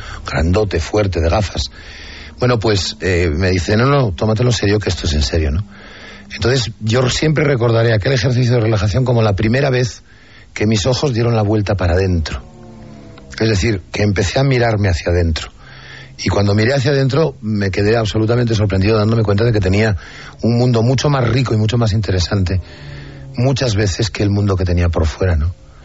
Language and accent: Spanish; Asturias, Spain; Yo soy asturiano.